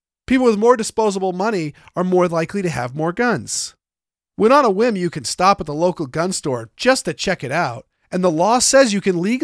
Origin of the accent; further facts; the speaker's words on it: Maine, United States; Now, in my home state of Maine, as well as other gun-friendly states I've spent time in, the experience is a little different.